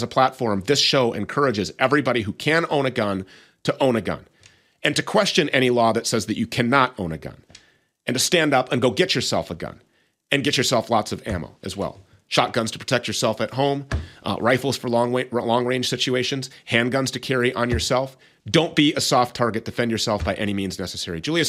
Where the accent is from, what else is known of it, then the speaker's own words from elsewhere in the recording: Minnesota, United States; Now here in my home state of Minnesota